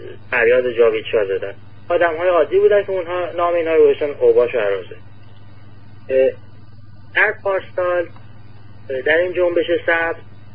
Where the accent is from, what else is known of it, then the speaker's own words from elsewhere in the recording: Iran; شاید خودمون هر کدوم به عنوان یک شهروند، به عنوان یک ایرانی مسئول هستیم